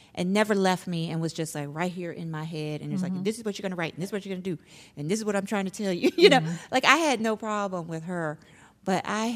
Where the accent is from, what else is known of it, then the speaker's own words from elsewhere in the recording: Memphis, Tennessee, United States; And for me, I feel that, you know, I grew up in Memphis, you know, and I feel that my parents' generation didn't look to us for forgiveness or anything like that.